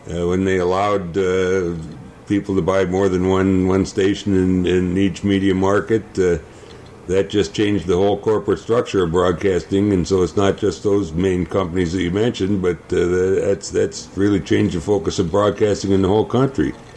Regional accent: Cleveland, Ohio, United States; I'm from Cleveland

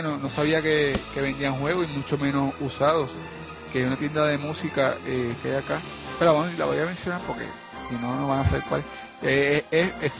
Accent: Ponce, Puerto Rico; yo soy de Ponce

